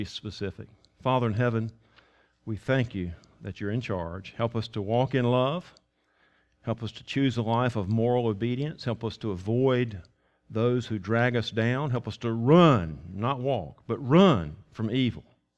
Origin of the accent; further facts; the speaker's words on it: North Carolina, United States; Because I can't tell. I'm from Edgecombe County. I don't know the difference.